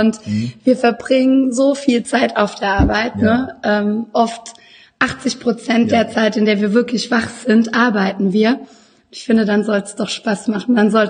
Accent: Baden-Württemberg, Germany; Und ich komme aus dem wunderschönen Baden, da wo die Sonne scheint. Und mich hat es aber so vor 8 Jahren nach Düsseldorf verschlagen

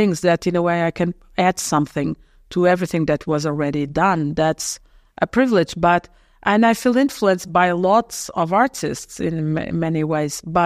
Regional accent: Portugal; also born or lived in France; I was born in France, but I always lived in Portugal, so I'm surrounded by that culture.

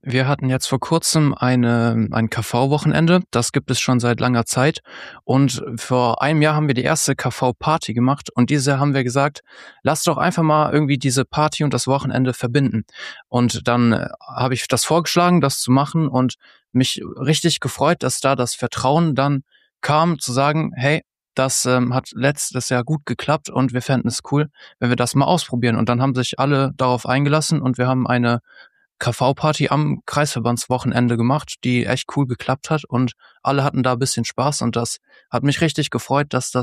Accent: Bergisch Gladbach, North Rhine-Westphalia, Germany; Bei uns in Bergisch Gladbach bin ich quasi groß geworden im CVM

